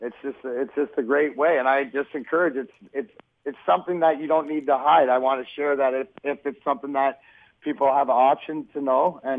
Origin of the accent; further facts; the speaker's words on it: Canada; I'm Canadian